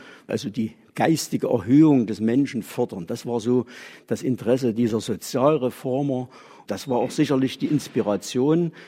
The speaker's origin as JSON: {"language": "German", "town": "Probstzella", "region": "Thuringia", "country": "Germany", "tie": "born there", "said": "ich bin gebürtiger Probstzeller."}